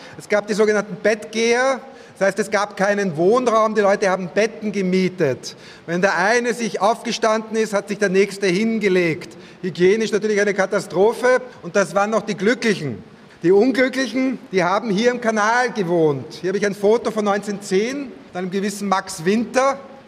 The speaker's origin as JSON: {"language": "German", "region": "Vienna", "country": "Austria", "said": "Das hat jetzt international keinen schlanken Fuß gemacht, wie man bei uns in Wien sagt."}